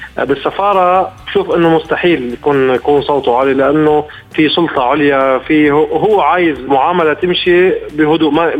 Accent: Lebanon; لانه نحن بلبنان عندنا نظره عامه

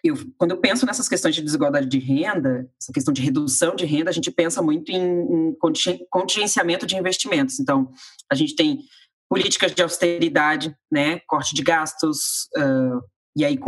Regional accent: Brasília, Federal District, Brazil; não tenho origem periférica, então eu vim de uma classe média baixa, mas tinha aí alguma condição. Originalmente eu sou de Brasília, né? Do Distrito Federal

